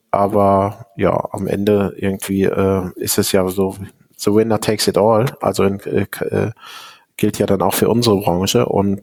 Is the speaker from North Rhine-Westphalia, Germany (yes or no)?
yes; Haltern am See, North Rhine-Westphalia, Germany; Na, ich komme aus dem Ruhrgebiet, also aus Haltern am See, das ist am Münsterland.